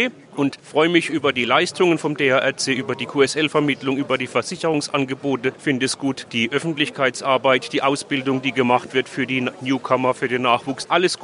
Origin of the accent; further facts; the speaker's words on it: Philippsburg, Baden-Württemberg, Germany; Ich komme aus Philipsburg.